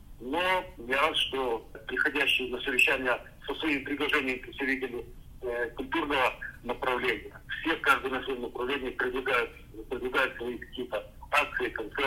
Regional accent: Odesa, Odesa Oblast, Ukraine; я родился в Одессе, вырос в Одессе, поэтому мне очень близко это.

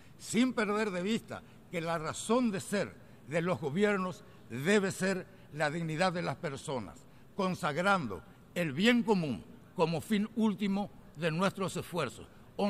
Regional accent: Paraguay; celebrada en el año 2014 en mi país, se aprobó la Declaración de Asunción

